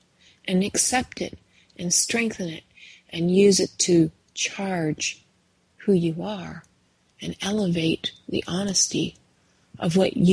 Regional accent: Canada; now in Alabama, United States; Even though I'm Canadian, I ended up in Alabama.

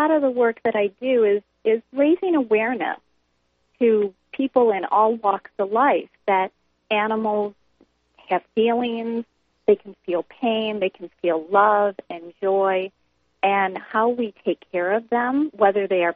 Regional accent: Michigan, United States; I've been involved in trying to ban this in my home state of Michigan for going on 12 years now.

